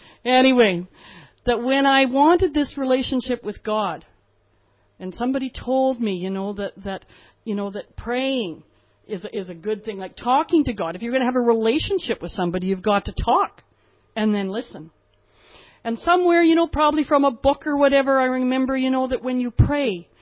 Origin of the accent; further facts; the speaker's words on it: Canada; Nobody knows I'm from Canada. I'm not from here.